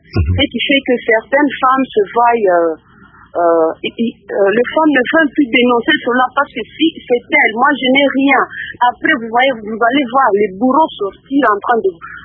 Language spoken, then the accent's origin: French; Lubumbashi, Haut-Katanga, DR Congo; Parce que moi, je suis de Lubumbashi.